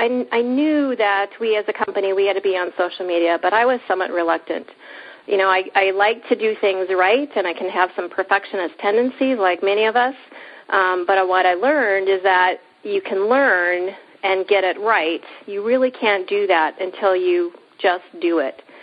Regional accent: United States; now in Canada; I can say that because I'm American living in Canada.

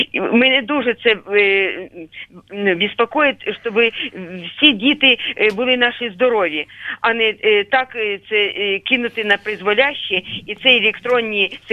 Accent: Kyiv, Ukraine; я з Києва, мені 70 років

